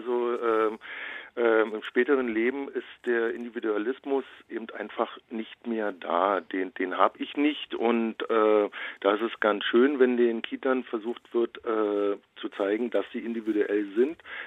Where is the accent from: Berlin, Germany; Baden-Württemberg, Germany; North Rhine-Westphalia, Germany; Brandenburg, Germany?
Berlin, Germany; Also ich komme nun aus Berlin, aus dem Prenzlberg, also auch einer Hochburg der Selbstbestimmung.